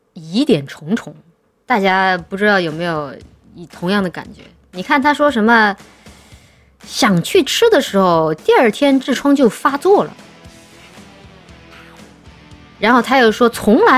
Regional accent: China; 我们中国人做经商还是有套路的

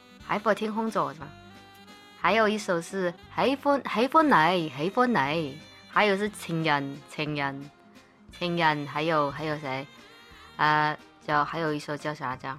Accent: Taiwan; 就是作为一个台湾人，想请教大家一下

